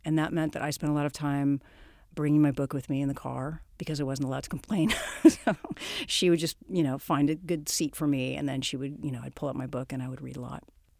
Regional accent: Los Angeles, California, United States; I grew up in Los Angeles, and I'm the last of four children.

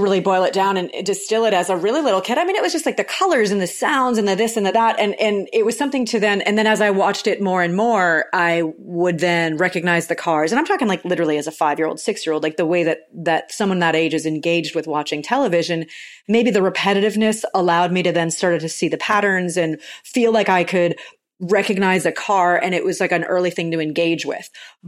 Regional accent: New England, United States; I grew up in New England, and I was aware of the Indy 500 because I started watching racing as a kid

